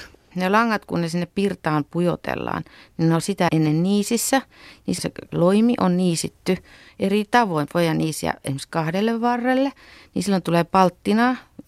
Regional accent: Northern Finland, Finland; Mä oon Pohjois-Suomesta

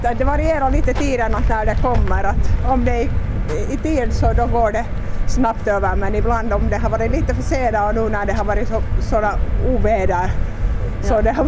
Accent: Ingå, Uusimaa, Finland; från Ingå.

